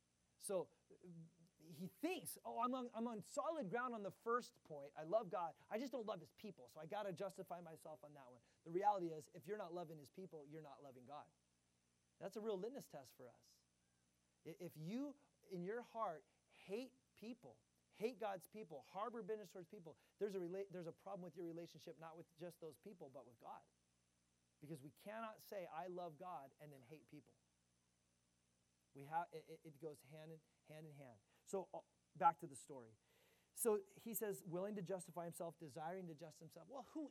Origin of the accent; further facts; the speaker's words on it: California, United States; But I'm from California. Okay, that's wilderness.